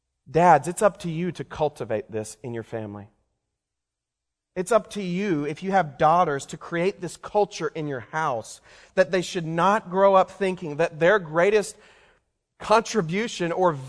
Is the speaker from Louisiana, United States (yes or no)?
yes; Louisiana, United States; also born or lived in Texas; In fact, I grew up in the South, Louisiana and Texas, and they had a saying in the South.